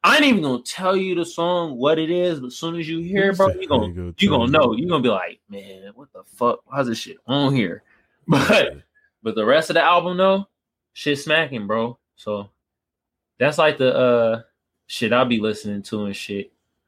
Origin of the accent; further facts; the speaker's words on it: Oakland, California, United States; now in San Diego, United States; like I live in San Diego, but I'm from the Bay. I'm from Oakland and shit.